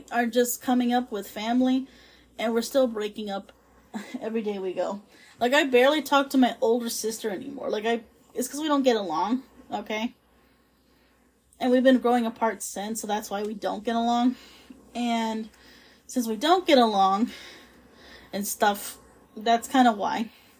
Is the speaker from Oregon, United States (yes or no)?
no; California, United States; also born or lived in Las Vegas; I'm an out-of-state born Californian who grew up all my life here in the state of California, but was born in the most sinful city on earth, which is Las Vegas.